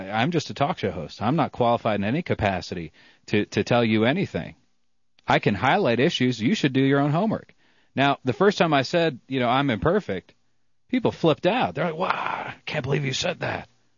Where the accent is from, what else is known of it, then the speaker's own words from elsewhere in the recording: Ireland; hey, I'm Irish, you know, I like to throw down.